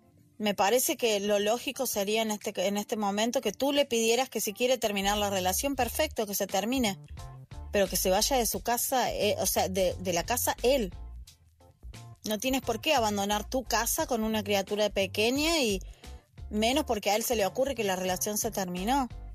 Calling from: Argentina; desde Argentina

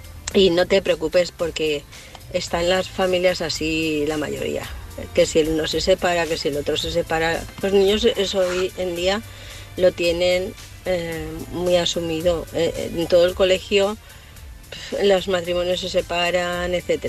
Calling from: Valencia, Valencian Community, Spain; Hola, David. … de Valencia.

